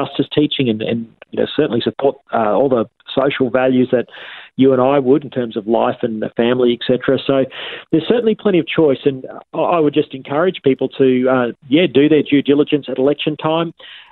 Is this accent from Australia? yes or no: yes; Queensland, Australia; in Queensland in my home state.